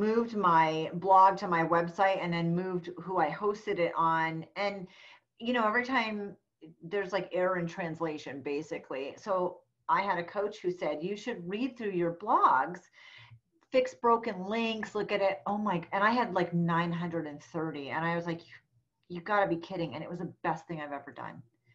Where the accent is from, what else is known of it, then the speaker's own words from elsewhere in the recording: New England, United States; now in Reno, United States; Reno, Nevada. But I was raised